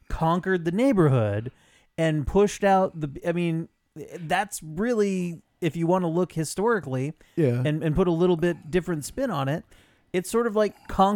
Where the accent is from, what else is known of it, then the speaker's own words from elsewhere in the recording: Vermont, United States; What's really funny is growing up in Vermont